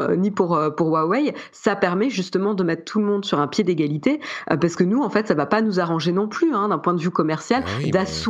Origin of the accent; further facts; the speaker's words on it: France; Parce qu'en fait, nous, on n'est pas américains. on est français